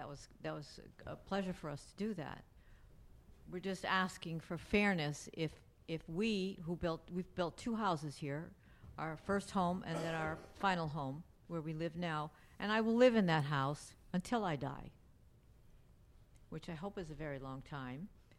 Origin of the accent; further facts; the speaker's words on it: Southwest, United States; I come from the Southwest, and I never knew when I came here that I would fall in love with this country, with this area.